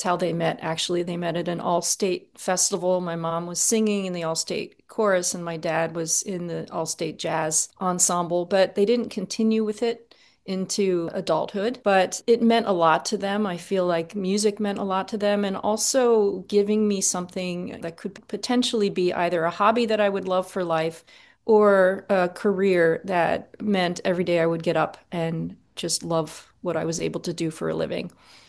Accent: Mount Gretna, Pennsylvania, United States; there was a music festival in the little town where I grew up called Music at Gretna. I grew up in Mount Gretna, Pennsylvania.

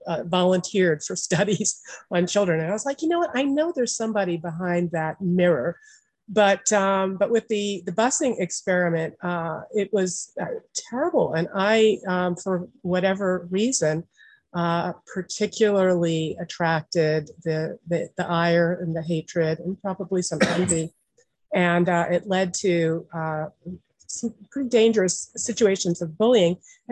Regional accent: Newton, Massachusetts, United States; when I was growing up in Newton, Massachusetts, we were similarly doing this kind of social experiment on children.

